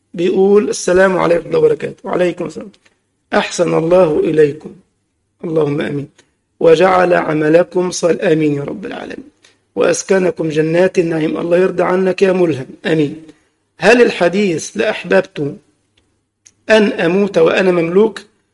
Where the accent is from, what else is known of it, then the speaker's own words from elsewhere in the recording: Egypt; انما عندنا في مصر ما فيش الكلام ده